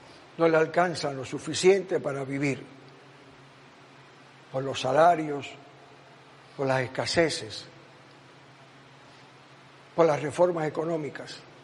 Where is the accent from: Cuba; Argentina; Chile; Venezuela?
Cuba; Y como cubanos que todos nacimos en esta tierra, todos tenemos dignidad y derechos.